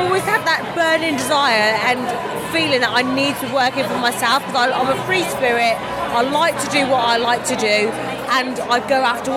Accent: Birmingham, West Midlands, United Kingdom; moved away; No, I'm from Birmingham originally, but yeah, I left many years ago.

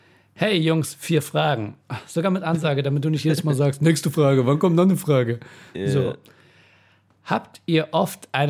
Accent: Iran; es ging darum, wo ich herkomme, ich meinte, ich bin Iraner

